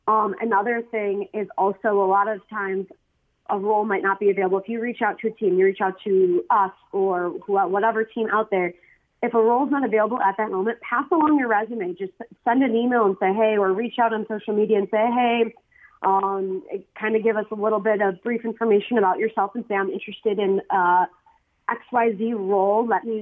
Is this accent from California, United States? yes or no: no; Illinois, United States; I grew up in the Chicagoland area.